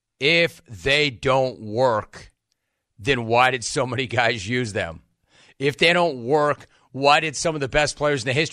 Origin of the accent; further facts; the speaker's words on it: Los Angeles, California, United States; now in Irvine, United States; I grew up in West L.A. I spent most of my childhood in the Valley.